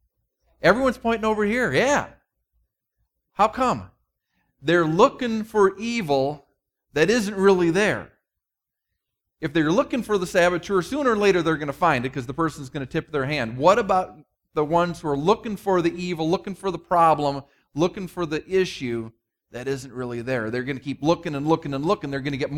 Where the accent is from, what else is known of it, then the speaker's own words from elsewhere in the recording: Minnesota, United States; I'm a Minnesota kid. You've gotten to know that, if nothing else, about me. And besides growing up in the Midwest, I grew up with a German mother and a half Danish father.